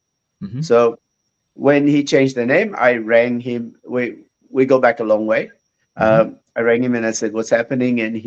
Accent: Malaysia; Growing up in Malaysia, you know, training Aikido

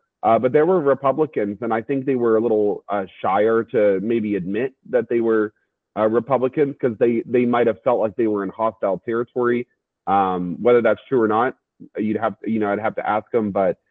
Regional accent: West Virginia, United States; I let it slip that I'm actually not from Ohio County, that I'm from Kanawha County. So we could have a little bit of that communion there, being a South Central West Virginia kind of type.

